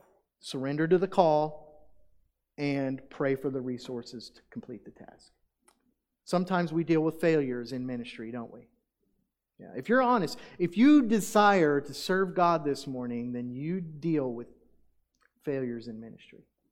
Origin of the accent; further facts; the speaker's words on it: Oklahoma City, Oklahoma, United States; now in Falls City, United States; I grew up in Oklahoma City, major metropolitan, millions of people. And then moving from, you know, big cities to Falls City, it was hard for me at first